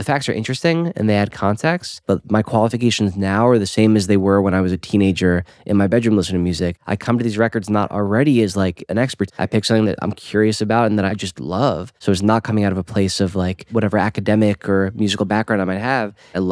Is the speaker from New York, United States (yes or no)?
yes; Great Neck, New York, United States; the Great Neck public school system where I grew up in Long Island